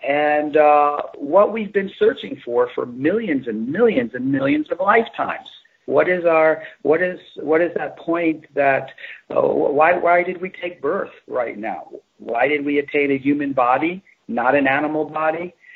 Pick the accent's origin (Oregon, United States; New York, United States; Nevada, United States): New York, United States; because I grew up in New York, and actually there's so many of those types of gypsy-type palmists and astrologers, tarot readers and crystal ball readers.